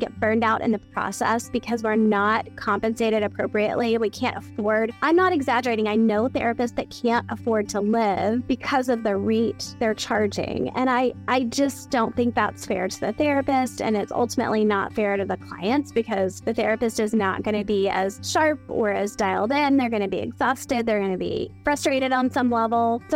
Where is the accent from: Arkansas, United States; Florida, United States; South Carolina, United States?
Florida, United States; I'm from Florida, so there are a lot of beach towns in Florida, which are fantastic.